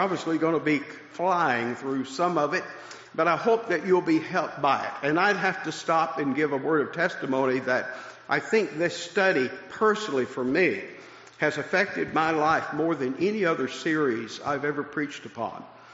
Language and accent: English; Texas, United States; also born or lived in Wyoming; Let me tell you a little bit about myself and my wife … We are both from Texas originally, went in strange directions since then